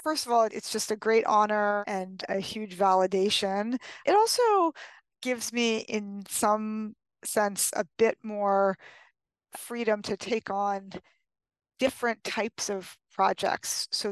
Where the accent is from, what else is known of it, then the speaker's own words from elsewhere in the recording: New York City, New York, United States; I grew up in New York City. Both of my parents are academics, or both biologists, actually.